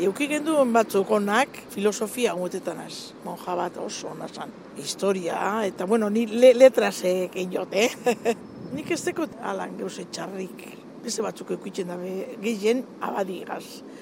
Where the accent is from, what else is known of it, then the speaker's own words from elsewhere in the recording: Bilbao, Basque Country, Spain; Ni Bilbotarra naz … eta zazpikalietan jaio da zazpikalietan bizi izen naz beti.